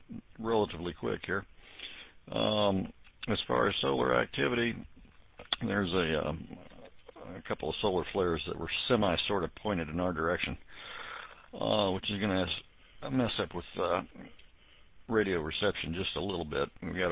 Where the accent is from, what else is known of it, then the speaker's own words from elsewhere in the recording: Indiana, United States; I'm actually traveling up to my home state of Indiana to watch the whole thing